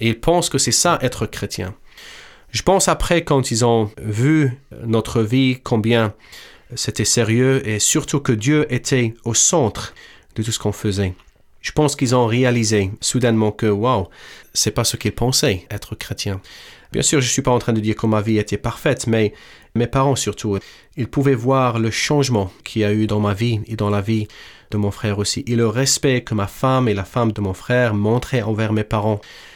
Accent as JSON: {"language": "French", "country": "Morocco", "said": "je parle toujours arabe. Je suis marocain"}